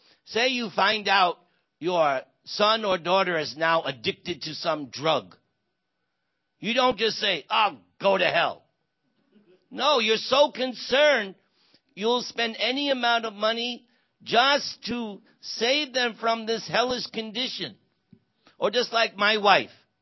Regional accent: New York, United States; I cannot say I'm going back to India. No. I come from New York. Forget about it. If I say I'm going back home, back to New York, that makes sense.

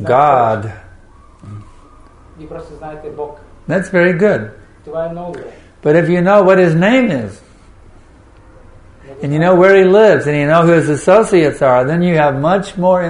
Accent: United States; I come from the United States of America where they have so much money, but they're so miserable people over there.

